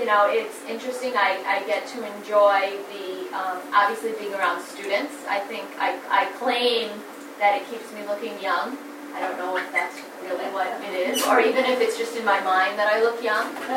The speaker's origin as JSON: {"language": "English", "region": "New England", "country": "United States", "said": "I'm from New England, I'm from this area like many of you, and if you know anything about us, we don't leave, do we?"}